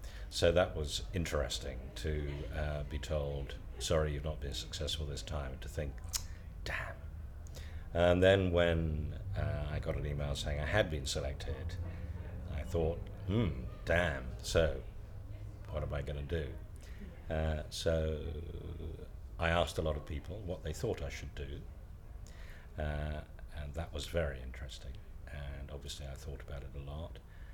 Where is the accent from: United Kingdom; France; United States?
United Kingdom; Romford, London; born there; now in Herefordshire, United Kingdom; I was born in Romford in Essex.